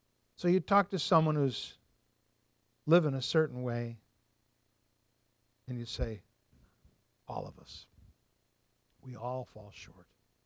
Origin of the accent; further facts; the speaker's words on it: United States; Well, I'm an American man.